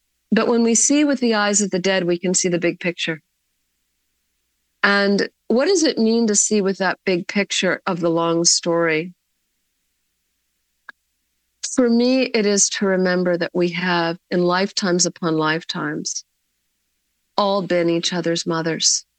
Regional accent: Marion, Massachusetts, United States; also born or lived in Cambridge; I grew up in Marion. You know what I mean? Like, I was also born in a hospital called Mount Auburn Hospital in Cambridge that abuts one of the biggest cemeteries in New England.

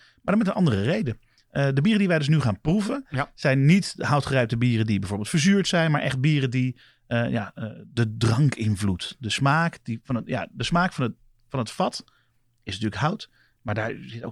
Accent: Alphen aan den Rijn, South Holland, Netherlands; ik ben opgegroeid in Alphen aan den Rijn, het dorp naast Bodegraven.

